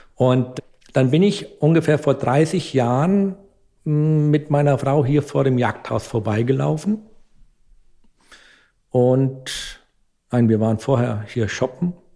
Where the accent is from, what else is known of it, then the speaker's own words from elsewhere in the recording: Dörscheid, Rhineland-Palatinate, Germany; Mein Ort, wo ich herkomme, heißt Dörscheid. Das war damals eine Dörre, ein Ort, das sagt der Name schon, eine Wetterscheide, eine Dörre-Wetterscheide.